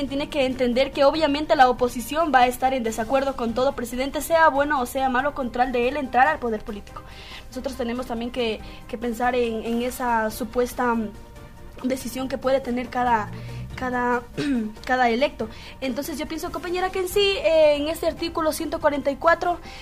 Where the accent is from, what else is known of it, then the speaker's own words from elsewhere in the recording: Ecuador; en nuestra mente como ecuatorianos no está o no pensamos a tiempo